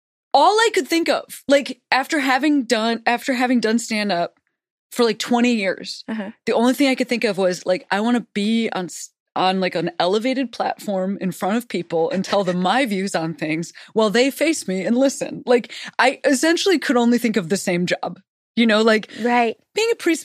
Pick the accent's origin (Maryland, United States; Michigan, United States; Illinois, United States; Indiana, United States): Illinois, United States; I was raised outside Chicago.